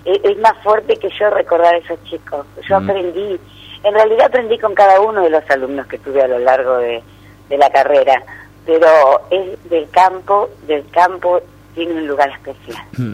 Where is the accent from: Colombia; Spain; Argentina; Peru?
Argentina; Centeno, Santa Fe; now in Rosario, Argentina; Te resumo, sí, soy de Centeno, es mi pueblo. De ahí